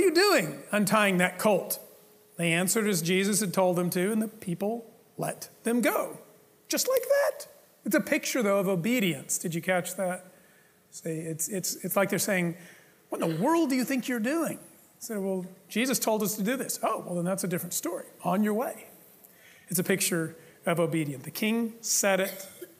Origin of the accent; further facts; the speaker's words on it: United States; That's who we are. We're Americans.